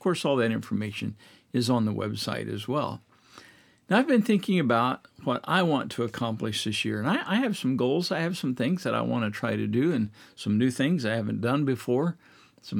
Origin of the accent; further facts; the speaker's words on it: Midwest, United States; I grew up in the Midwest, and oh, I remember.